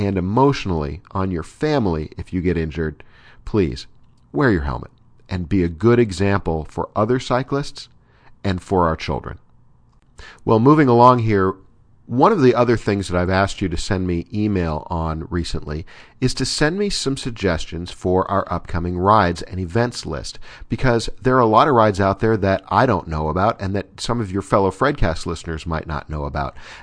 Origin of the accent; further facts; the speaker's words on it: United States; And being an American and loving our freedoms